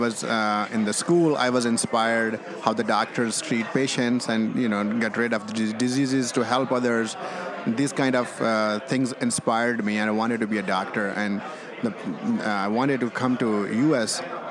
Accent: Pakistan; now in New York, United States; I'm originally from Pakistan.

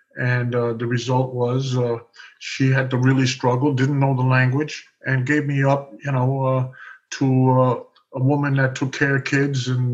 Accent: Manhattan, New York, United States; Well, growing up in Manhattan, when you hang out with your friends and they bastardize … to every other derivative that you can think

